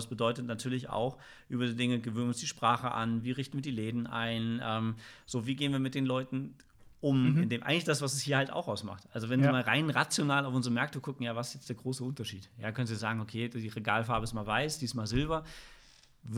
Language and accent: German; Northern Germany, Germany; da passen wir als Norddeutsche auch, glaube ich, so ganz gut hin